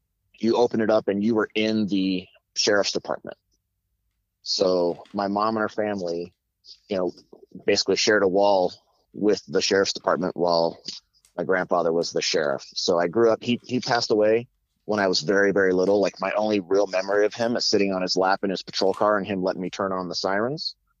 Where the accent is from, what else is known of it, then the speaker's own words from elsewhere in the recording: Carbondale, Illinois, United States; So I grew up in Southern Illinois, in a town called Carbondale.